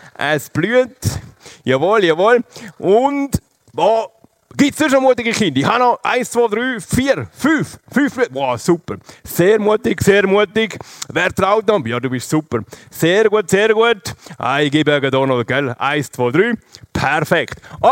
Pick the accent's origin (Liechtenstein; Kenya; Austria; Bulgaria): Liechtenstein; aufwachsen im Liechtenstein. Darum ist mein Dialekt ganz ein bisschen durcheinander gekommen, aber nicht so tragisch.